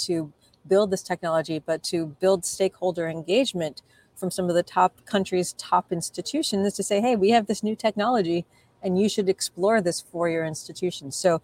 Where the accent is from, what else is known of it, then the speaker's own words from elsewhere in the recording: New York City, New York, United States; I grew up again in New York, so I was raised on, you know, WNET and Channel 13 and public television, Sesame Street.